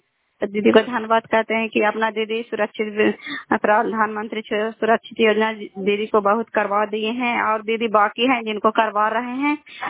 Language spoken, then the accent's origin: Hindi; Kalyanpur, Bihar, India; घर कल्याणपुर वाली वेलसी पंचायत प्रखंड चांदी जिला लालंदा का निवासी हूं।